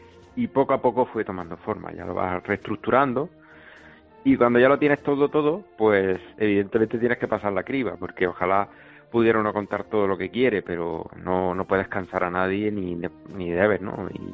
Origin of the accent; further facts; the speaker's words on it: Granada, Andalusia, Spain; sí teníamos relación con la Semana Santa como muchos granadinos